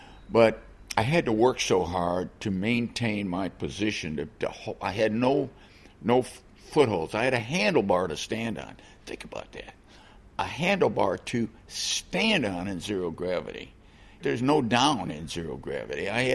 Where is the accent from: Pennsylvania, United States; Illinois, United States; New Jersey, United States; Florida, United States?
Illinois, United States; Chicago; I grew up in Chicago